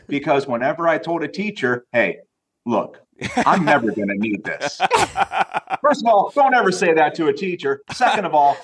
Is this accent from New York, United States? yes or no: no; Carrollton, Ohio, United States; That's my hometown of Carrollton, Ohio.